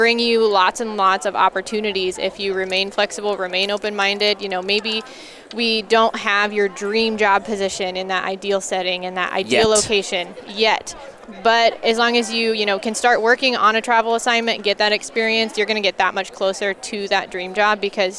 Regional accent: Nebraska, United States; So I was also born and raised in Nebraska. Actually, I grew up in a town of 400 people

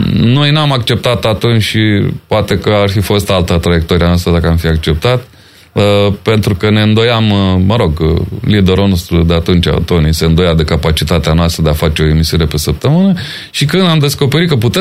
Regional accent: Piatra Neamț, Neamț County, Romania; Eu am crescut în Piatra Neamț, care avea pe vremea aia, cred că cel mai bun teatru din București.

